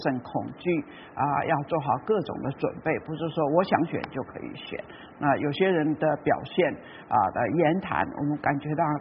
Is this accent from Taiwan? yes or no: yes; Taiwan; 这是我们台湾人愿意分享给大家的